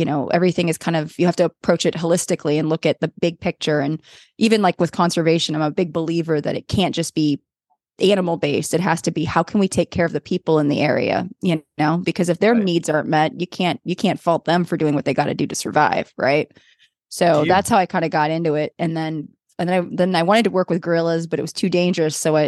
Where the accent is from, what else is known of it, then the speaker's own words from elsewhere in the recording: Van Nuys, California, United States; born there; I was born in Van Nuys, conceived in Kentucky, but born in Van Nuys.